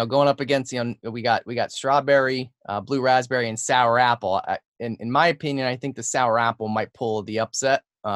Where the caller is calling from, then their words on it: Wilkes-Barre, Pennsylvania, United States; So we're in Northeast Pennsylvania, in a town called Wilkes-Barre.